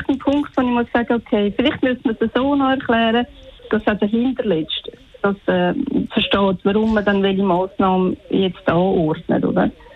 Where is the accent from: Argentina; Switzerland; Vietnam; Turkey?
Switzerland; egal was man bei uns in der Schweiz bestimmt, wir haben dermaßen das Gefühl, oder jeder Einzelne, wir sind so frei und so ein freies Land